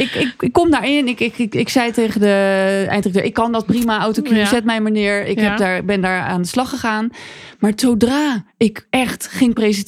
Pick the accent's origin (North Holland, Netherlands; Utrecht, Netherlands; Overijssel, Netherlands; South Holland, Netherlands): South Holland, Netherlands; Rotterdam; Nou, uit Rotterdam natuurlijk.